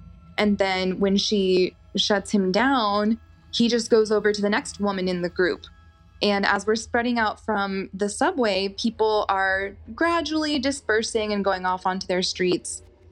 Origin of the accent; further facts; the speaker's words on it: Austin, Texas, United States; I am from Austin, Texas.